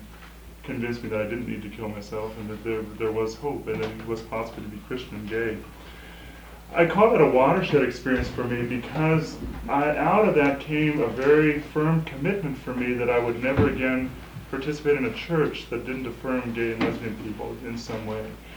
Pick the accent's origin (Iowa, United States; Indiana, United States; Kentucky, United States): Kentucky, United States; Louisville; growing up in Louisville, Kentucky is not, it's not a bastion of gay rights or anything like that.